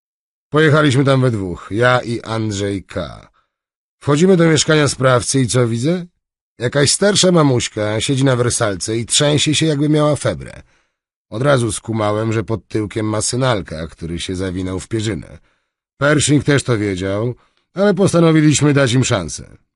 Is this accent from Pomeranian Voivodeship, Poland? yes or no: no; Warsaw, Masovian Voivodeship, Poland; Ja też jestem dzieckiem warszawskiej Pragi Południe. To tam w latach 80. uczyłem się przestępczego rzemiosła. Wychowałem się w domu dziecka